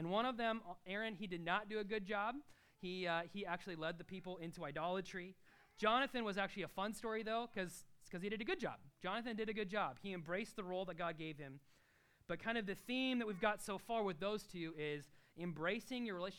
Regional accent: Nebraska, United States; now in New York, United States; Several years ago, we moved from Nebraska. Where's my son? He's wearing like a big Nebraska hoodie right now. We stopped hiding it. We're from the Midwest. I'm not going to pretend like I'm a native New Yorker.

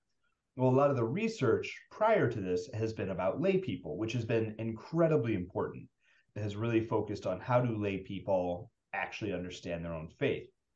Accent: St. Louis, Missouri, United States; One is just I grew up in St. Louis. It's very near and dear to me, very familiar.

